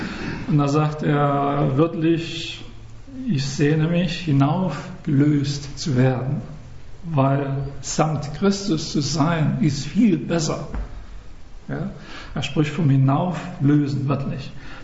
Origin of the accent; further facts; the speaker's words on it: Saxony, Germany; ich bin ja Sachse, gell?